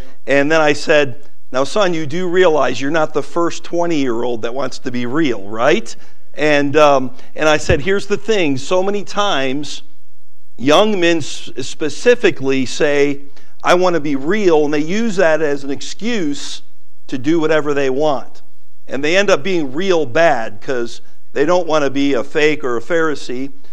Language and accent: English; Roseville, Michigan, United States; I grew up in Roseville, Michigan. Forgive me, I am a Michigander and I am a Wolverine.